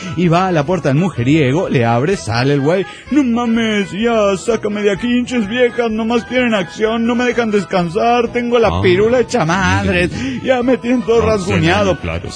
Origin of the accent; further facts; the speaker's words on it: La Paz, Bolivia; de La Paz, de Bolivia.